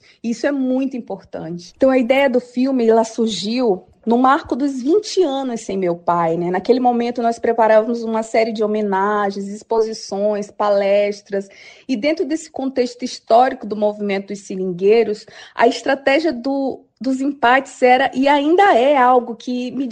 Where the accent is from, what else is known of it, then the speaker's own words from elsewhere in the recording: Acre, Brazil; em especial os ouvintes do Acre, minha terra, meu lar e palco de toda a história que permeia a minha vida e a minha caminhada.